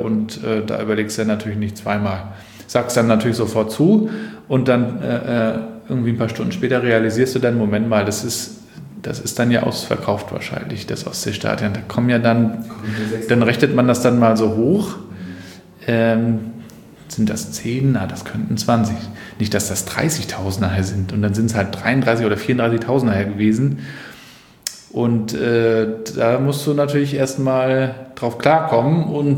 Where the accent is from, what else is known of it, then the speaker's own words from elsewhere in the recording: Rostock, Mecklenburg-Vorpommern, Germany; so als Rostocker